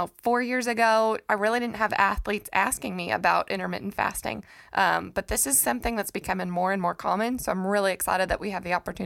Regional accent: South Dakota, United States; my mind still went to right where I'm living now and not my hometown back in South Dakota.

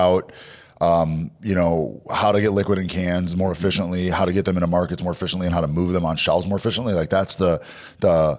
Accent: Minneapolis, Minnesota, United States; So I'm, you know, born and raised in Minneapolis.

